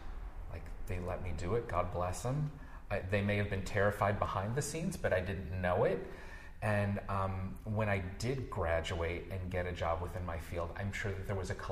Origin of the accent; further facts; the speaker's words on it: Grand Rapids, Michigan, United States; I grew up in Grand Rapids, Michigan.